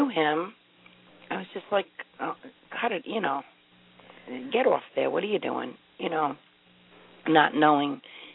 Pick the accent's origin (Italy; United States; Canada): United States; New York; I'm from New York.